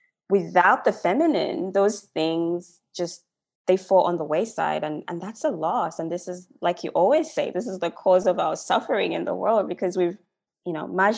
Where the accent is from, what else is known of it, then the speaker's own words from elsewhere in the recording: Zambia; I'm from Zambia, which is like a small country in Africa. You know, I've lived in different countries.